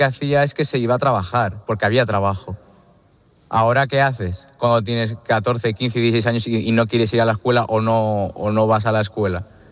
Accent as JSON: {"language": "Spanish", "town": "Tarragona", "region": "Catalonia", "country": "Spain", "said": "Yo, por ejemplo, soy de Tarragona."}